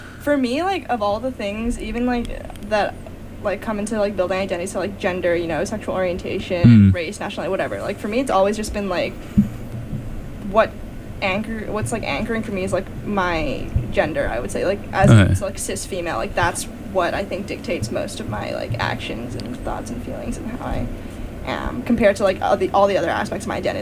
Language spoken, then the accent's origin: English; Hong Kong; now in California, United States; I told her I grew up in Hong Kong and like now live in California.